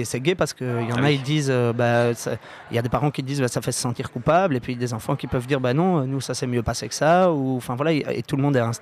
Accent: Belgium; on est belge.

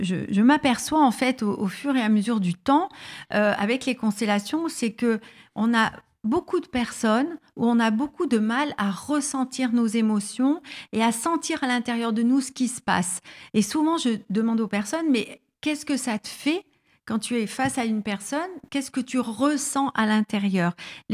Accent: Grenoble, Auvergne-Rhône-Alpes, France; je suis de Grenoble.

